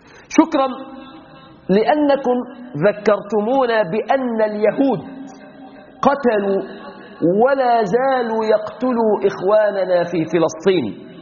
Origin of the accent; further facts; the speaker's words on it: Egypt; تاريخكم دموي عندنا في مصر بما عرف بالحملة الفرنسية